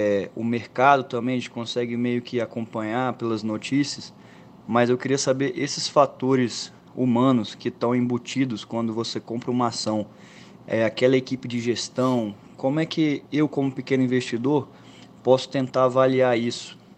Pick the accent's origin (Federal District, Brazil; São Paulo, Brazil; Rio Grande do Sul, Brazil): Federal District, Brazil; Brasília; eu sou aqui de Brasília